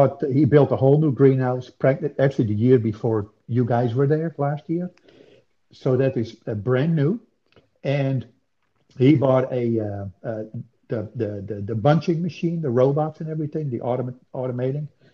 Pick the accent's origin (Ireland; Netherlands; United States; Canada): Netherlands; Yeah, when I grew up, my father grew both bulbs, tulips, and Dutch iris, as well as some vegetables.